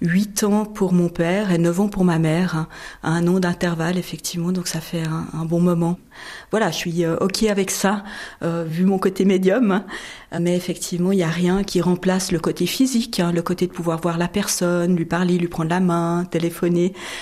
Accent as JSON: {"language": "French", "town": "Payerne", "region": "Vaud", "country": "Switzerland", "tie": "born or raised there", "lives_now": "Geneva, Switzerland", "said": "je viens en fait de Payerne, donc dans le Gros de Vaud, et c'est là que j'ai vécu en fait jusqu'à mes 13 ans. Et ensuite, je suis venue, quand mes parents ont divorcé, d'ailleurs, vivre à Genève avec ma mère et mes frères."}